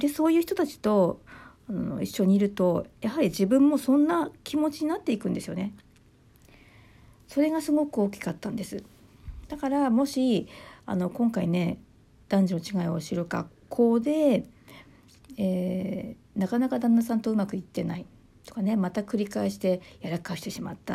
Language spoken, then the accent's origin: Japanese; Miyagi, Japan; で私は宮城ですけど、東京の方とかとね、東京に住んでいらっしゃる方とすごくつながりが持てたり